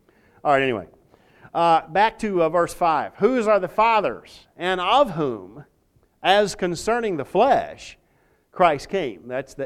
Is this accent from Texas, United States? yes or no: yes; Texas, United States; I don't care if you're an American Texan. I'm from Texas.